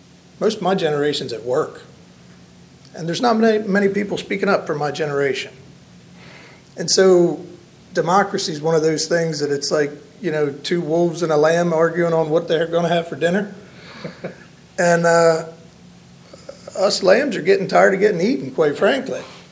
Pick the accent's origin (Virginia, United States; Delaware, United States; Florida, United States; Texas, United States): Delaware, United States; Lewes; As I said, I'm from Lewis, Delaware, local, born here. despite all my gray hairs that come from my four kids, I'm 36.